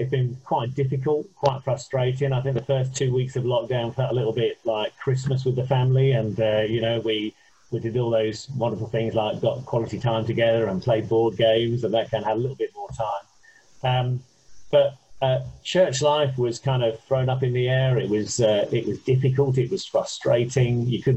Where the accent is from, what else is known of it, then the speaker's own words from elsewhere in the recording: Ipswich, East of England, United Kingdom; also born or lived in West Midlands; Well, I was born in the West Midlands. We moved to Ipswich when I was about 10.